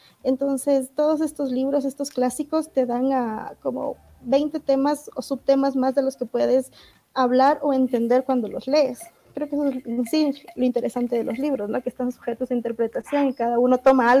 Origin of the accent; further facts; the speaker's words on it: Esmeraldas, Ecuador; yo soy de Esmeraldas, entonces no recuerdo mucho tener una librería grande donde pueda ir y ver un montón de libros, sino que básicamente eran librerías pequeñas que solo traían los textos que tenías que leer en el colegio.